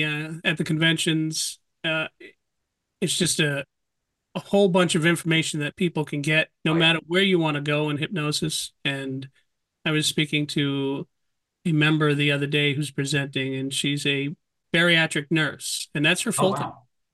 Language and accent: English; New Hampshire, United States; I'm born and raised in New Hampshire, and that's where the Guild office, headquarters is.